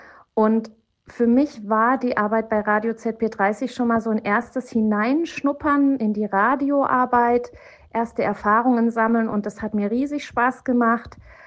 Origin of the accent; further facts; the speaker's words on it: Germany; in die ich als Deutsche dann gestolpert bin